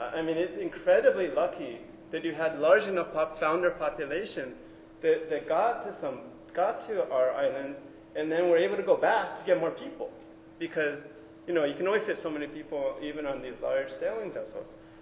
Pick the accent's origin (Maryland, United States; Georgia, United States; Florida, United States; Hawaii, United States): Hawaii, United States; So me, I love those words because as I'm Native Hawaiian, and most people don't know, but we're actually an occupied country.